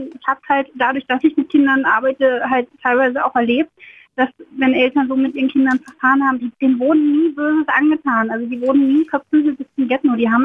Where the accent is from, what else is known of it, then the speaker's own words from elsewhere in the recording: Charlottenburg, Berlin, Germany; Charlottenburg.